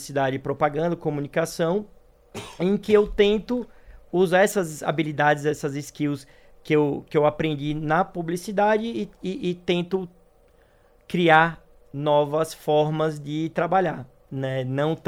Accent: Aracaju, Sergipe, Brazil; moved away; Eu sou de Aracaju, Sergipe, o menor estado do Brasil. E quando eu saí de lá, não saberia que eu ia chegar onde eu cheguei.

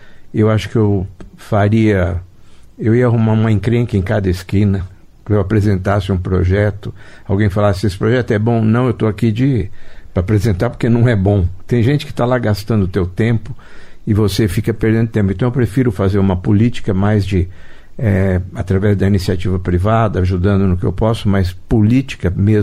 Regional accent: Londrina, Paraná, Brazil; also born or lived in São Paulo; Eu sou paulista do interior, fui criado em Londrina e voltei para São Paulo com 17 anos

